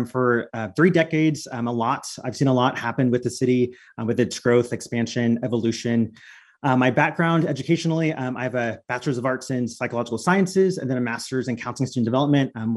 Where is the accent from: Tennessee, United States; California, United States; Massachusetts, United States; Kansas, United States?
Kansas, United States; Manhattan; I'm a second-gen K-Stater. I was born and raised here in the Manhattan area.